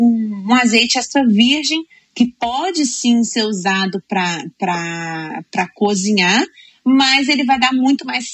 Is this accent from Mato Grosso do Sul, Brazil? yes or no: no; Minas Gerais, Brazil; Como boa mineira, eu gosto muito de um frango com quiabo e uma verdura